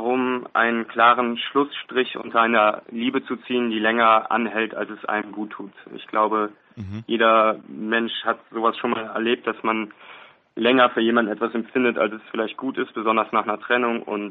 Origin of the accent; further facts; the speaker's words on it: North Rhine-Westphalia, Germany; Ja, wir kommen ja alle aus dem Oberbergischen Kreis und sind da in verschiedenen kleinen Läden aufgetreten, aber auch in Köln.